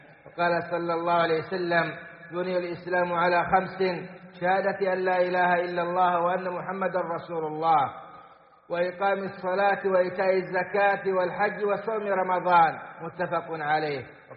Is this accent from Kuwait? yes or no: no; Saudi Arabia; وأدم على بلادنا السعودية أمنها وإيمانها وقيادتها ومقدساتها